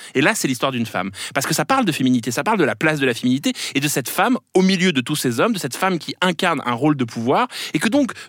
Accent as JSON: {"language": "French", "country": "France", "said": "moi, en tant que Français, j'ai envie de répondre"}